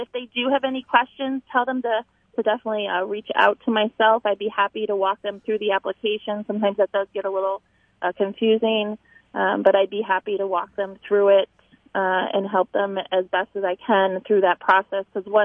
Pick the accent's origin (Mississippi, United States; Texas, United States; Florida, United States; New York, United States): New York, United States; Ithaca; now in Honesdale, United States; So I'm originally from Ithaca, New York, and I moved here about 4 years ago to the Wilkes-Barre area, and then ended up about a year and a half, almost 2 years ago now, moved to Honesdale.